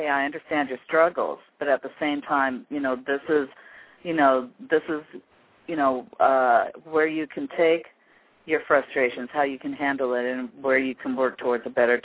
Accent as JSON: {"language": "English", "town": "Seattle", "region": "Washington", "country": "United States", "tie": "born or raised there", "said": "definitely right here in my hometown of Seattle, Washington."}